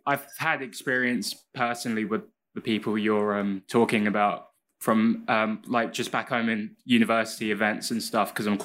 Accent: London, United Kingdom; now in Cork, Ireland; London. Cool. So I'm here for 1 year at UCC.

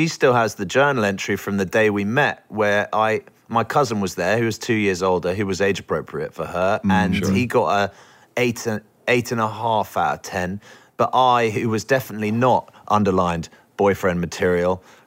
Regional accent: London, United Kingdom; also born or lived in California, United States; I grew up in London.

